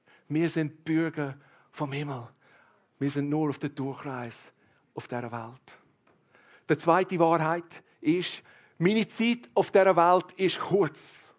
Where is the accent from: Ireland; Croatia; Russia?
Ireland; now in Switzerland; ich bin ein Ausländer in der Schweiz. Meine Mutter ist Schweizerin, mein Vater ist Irländer, aber ich bin in Irland aufgewachsen.